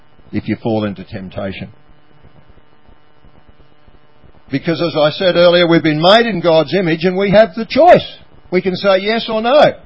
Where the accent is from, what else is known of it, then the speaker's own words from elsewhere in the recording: Kerang, Victoria, Australia; You know, I was brought up on the Loddon River in Kerrang. It was all flooded recently.